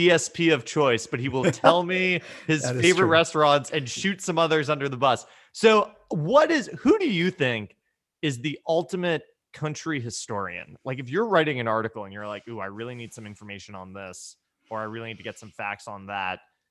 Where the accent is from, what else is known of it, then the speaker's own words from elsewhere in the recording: New York, United States; now in Nashville, United States; That's my favorite pizza in Nashville, though, as a New Yorker.